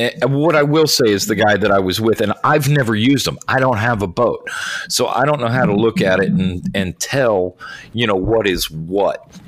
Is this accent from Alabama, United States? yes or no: no; Florida, United States; And, you know, and growing up in Florida, there's a lot of lakes to go fish in.